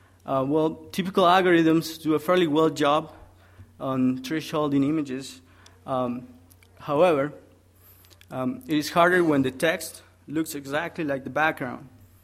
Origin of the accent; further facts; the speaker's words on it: Peru; I'm originally from Peru. I'm a student here at BYU, computer science student.